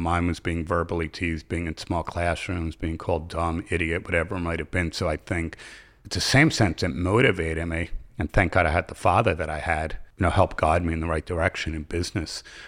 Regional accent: Livingston, New Jersey, United States; well, I was from Livingston, New Jersey, upper middle class suburban area predominantly, a lot of tight knit Italian families, Jewish families.

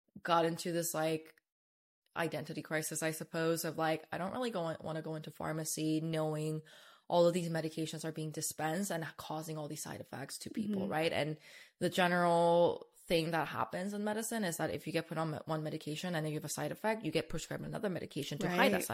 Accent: South Korea; I grew up in Korea

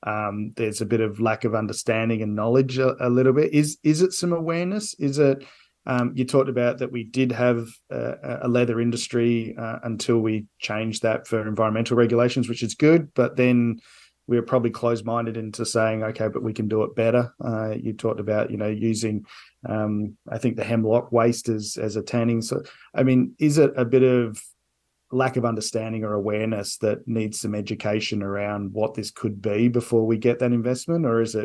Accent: Australia; now in Canada; Canadian, and I say that as an Australian Canadian

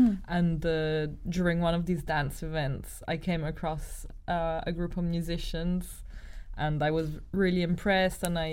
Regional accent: Italy; now in Cameroon; I grew up in Italy, but I'm half Australian. And I've been living in Cameroon since 2017

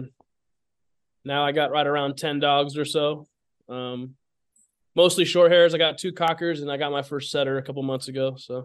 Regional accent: Oakland, California, United States; Well, originally I'm from a quiet little town, Oakland, California. my dad and my uncle were waterfowl guides, at least part-time growing up.

